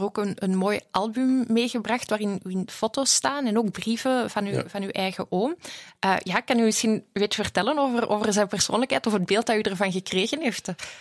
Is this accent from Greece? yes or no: no; Belgium; Dus het is toch wel een verhaal dat eigenlijk tot ons spreekt, hè, als Belgen